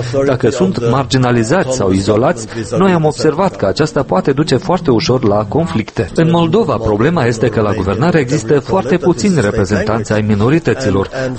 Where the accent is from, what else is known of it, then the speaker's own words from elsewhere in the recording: Norway; în țara mea natală, Norvegia